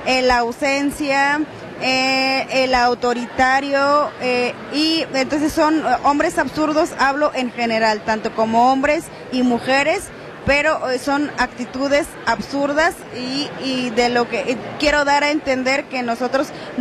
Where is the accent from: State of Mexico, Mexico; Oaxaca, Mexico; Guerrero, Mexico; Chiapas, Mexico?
Chiapas, Mexico; San Cristóbal de las Casas; yo soy de San Cristóbal, pero porto el traje de Chamula, hablo la variante de Chamula